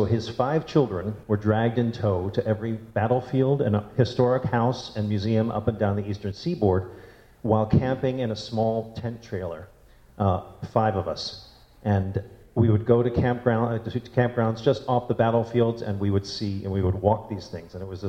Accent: Pennsylvania, United States; Outside of Philadelphia.

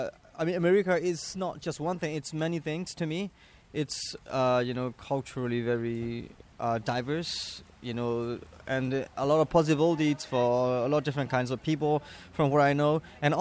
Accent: Myanmar; I'm from Burma, the country which was under the military dictatorship for 50 years.

